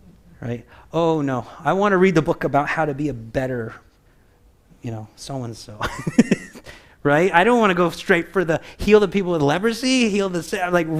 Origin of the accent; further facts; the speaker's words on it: Florida, United States; And I come from Florida where half of them will kill you.